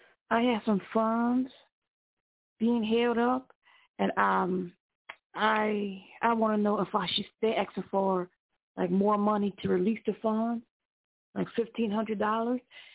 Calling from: Ohio, United States; I'm calling from Ohio.

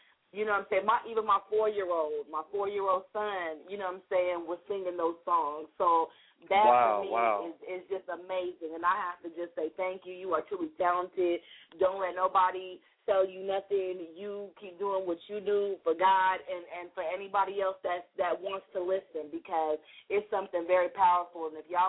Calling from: Lakeland, Florida, United States; I'm calling from Lakeland.

